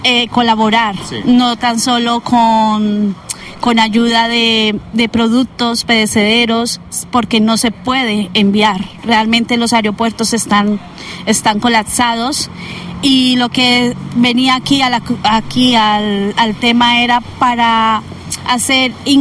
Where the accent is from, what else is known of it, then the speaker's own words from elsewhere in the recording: Colombia; Sí, soy de Colombia, país hermano.